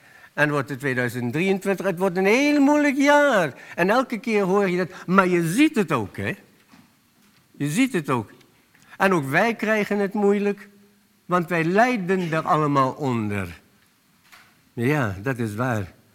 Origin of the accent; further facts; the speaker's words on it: The Hague, South Holland, Netherlands; ik ben een Hagenaar, ik woonde in Den Haag.